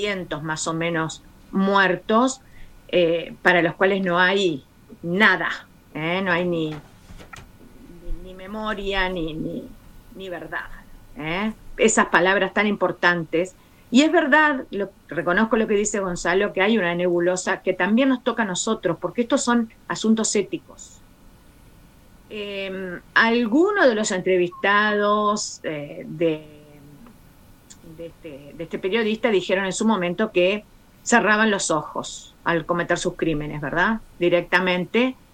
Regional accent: Basque Country, Spain; como nosotros sufrimos, hemos sufrido y seguimos sufriendo como vascos

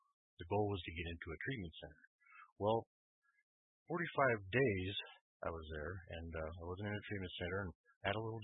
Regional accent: Wyoming, United States; So when I got out, you know, I told my mom and dad this, and a little town, I'm from Wyoming. I moved around a lot, but didn't have any kind of doctor.

